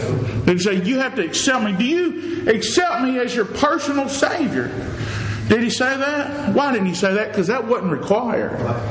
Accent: Louisiana, United States; We eat them back home. Like he said, I'm from Louisiana.

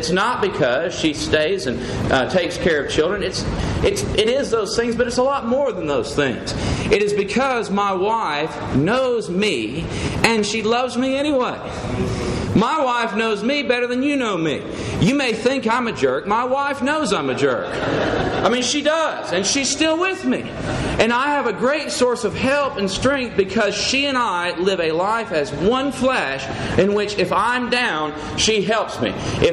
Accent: Midland, Texas, United States; My hometown where I was born, where my parents were raised, is a little town called Midland, Texas.

